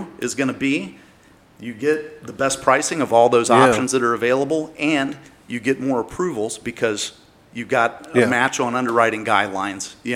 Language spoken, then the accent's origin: English; Cincinnati, Ohio, United States; now in Dayton, United States; Actually, my career brought me to Dayton, but I grew up primarily in Cincinnati.